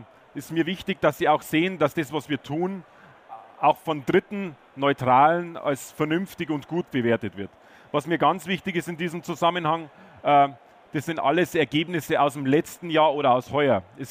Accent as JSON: {"language": "German", "region": "Bavaria", "country": "Germany", "said": "Ich bin ein Bayer."}